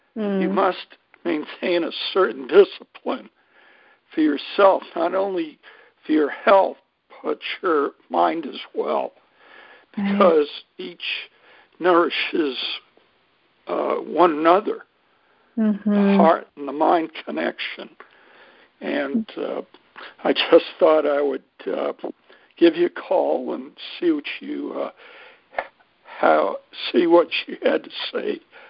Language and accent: English; Bluffton, South Carolina, United States; I come from Bluffton, South Carolina